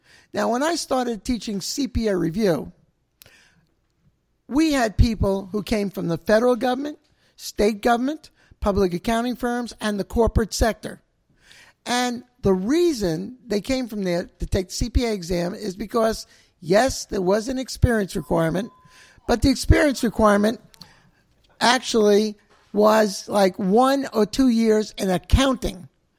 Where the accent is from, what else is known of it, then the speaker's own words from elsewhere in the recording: New York, United States; But I'm from New York, so we're just as bad.